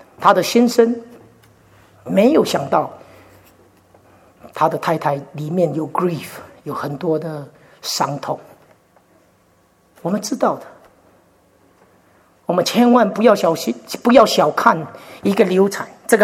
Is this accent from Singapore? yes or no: yes; Singapore; also born or lived in Taiwan / Australia; 我在新加坡当兵，我在台湾出生，在新加坡长大，在澳洲成熟，不知道在哪里埋葬。新加坡我当过兵，他给我永久居留